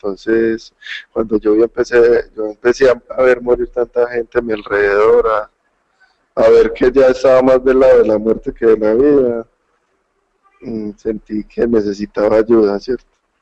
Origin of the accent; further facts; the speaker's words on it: Medellín, Antioquia, Colombia; soy adicto, soy de Colombia, Medellín, Colombia